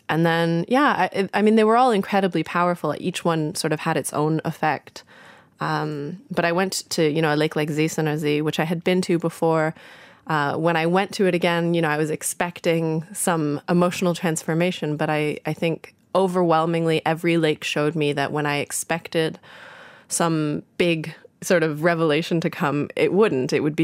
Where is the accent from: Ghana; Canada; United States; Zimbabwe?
Canada; also born or lived in Toronto; now in Berlin, Germany; when I grew up in Canada, I had been very afraid of lakes and of swimming